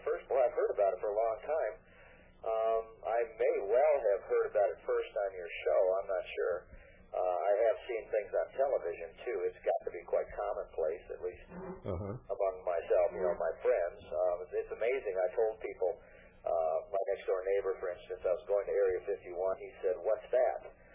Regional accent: Wisconsin, United States; now in New Mexico, United States; I'm from originally from Wisconsin, and we moved out here to New Mexico, I'd say 1977, so just about 20 years ago. And we live southeast of Albuquerque in the mountains

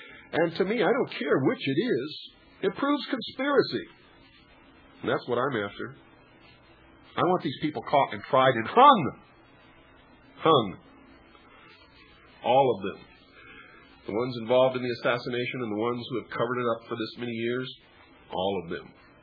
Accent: United States; I am an American. I believe in capitalism.

